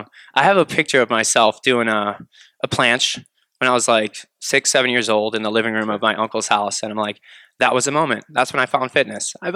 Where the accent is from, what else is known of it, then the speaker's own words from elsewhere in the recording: Brook Park, Ohio, United States; I'm originally from Brook Park.